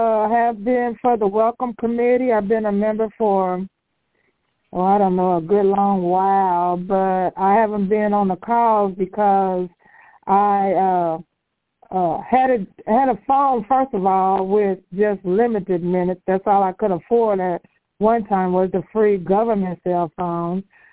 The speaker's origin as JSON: {"language": "English", "town": "Kansas City", "region": "Missouri", "country": "United States", "said": "I'm from Kansas City, Missouri."}